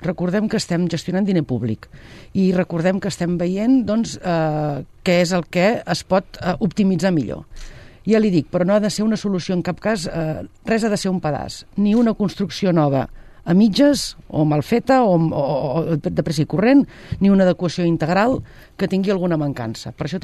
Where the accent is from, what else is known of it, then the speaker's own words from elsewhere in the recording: Sabadell, Catalonia, Spain; jo sóc de Sabadell